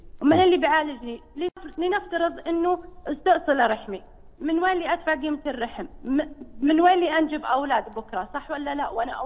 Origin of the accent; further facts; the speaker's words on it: Saudi Arabia; now in Sharjah, United Arab Emirates; أنا سعودية من أهلكم وجماعتك